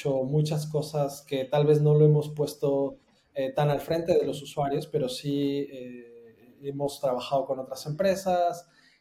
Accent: Mexico; now in Germany; yo actualmente, bueno, yo soy mexicano, pero actualmente radico en Alemania

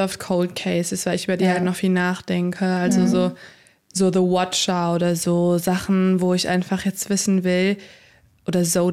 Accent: Lippstadt, North Rhine-Westphalia, Germany; Und ich komme aus der Nähe von Lippstadt. Das ist so eine halbe Stunde von Paderborn entfernt.

